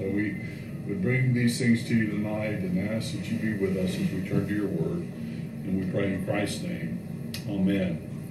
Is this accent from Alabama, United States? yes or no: yes; Fairhope, Alabama, United States; But I noticed that he is a music minister in my hometown, Fair Hope, Alabama.